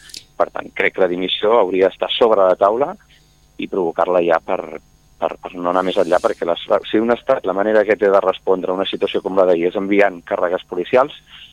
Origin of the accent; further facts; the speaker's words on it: Catalonia, Spain; més enllà del que ens afecti tots com a catalans i catalanes, a nivell municipal